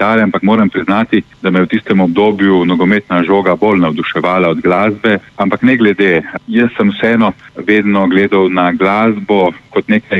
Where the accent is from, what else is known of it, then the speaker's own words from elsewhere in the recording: Bilje, Goriška, Slovenia; v mojem rojstnem kraju v Biljah pri Novi Gorici dolga leta organizirali dobrodelni nogometni spektakel